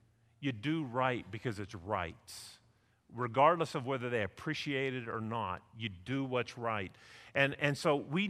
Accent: Pennsylvania, United States; When I was a kid, we grew up right outside of Pittsburgh, not far, 30 miles or so, 25 miles.

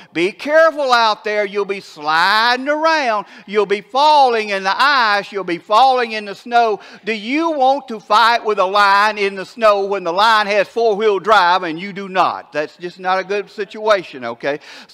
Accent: Alabama, United States; But I'll give you my Alabama version of it. Remember, I'm from Alabama, okay?

